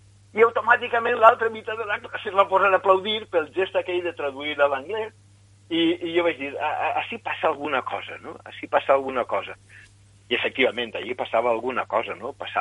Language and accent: Catalan; Alicante, Valencian Community, Spain; born there; vaig néixer a Alacant el 24 de gener de 1968